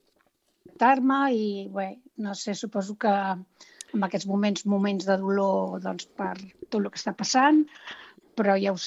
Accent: Sant Quirze del Vallès, Catalonia, Spain; jo soc de Sant Quirze del Vallès.

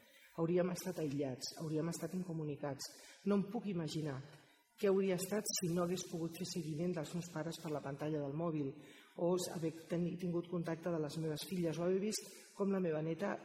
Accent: Sant Boi de Llobregat, Catalonia, Spain; jo sóc de Sant Boi, he anat tota la vida a un col·le públic, a una escola pública, i a un institut

